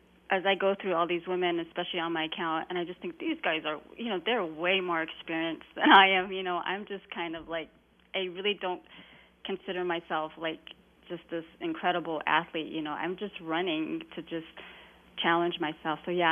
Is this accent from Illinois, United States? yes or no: no; New Mexico, United States; And back home, in I grew up in New Mexico, and going back out this summer